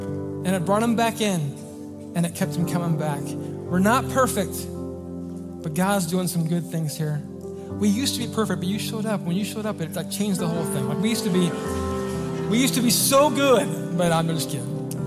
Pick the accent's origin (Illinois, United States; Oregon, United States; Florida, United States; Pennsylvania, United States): Oregon, United States; So I grew up in Oregon, like, you know, a small town.